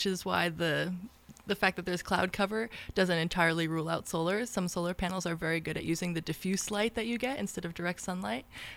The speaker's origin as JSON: {"language": "English", "region": "California", "country": "United States", "tie": "born or raised there", "said": "In California also, yeah."}